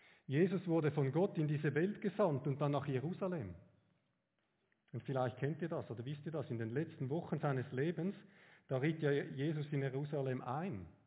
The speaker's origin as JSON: {"language": "German", "country": "Switzerland", "said": "Ich bin Schweizer und ich spreche aus der Sicht eines Schweizers mal jetzt"}